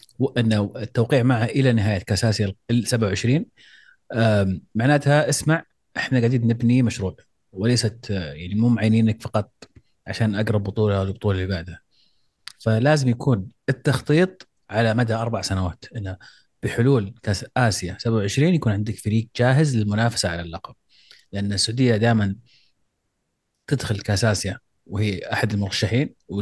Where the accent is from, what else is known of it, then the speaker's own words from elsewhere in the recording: Saudi Arabia; احنا كسعوديين طموحنا